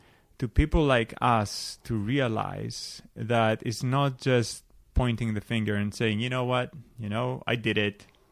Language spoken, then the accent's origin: English; Greece; moved away as an adult; now in United States; I grew up in Greece. I've told you … only comes from one country.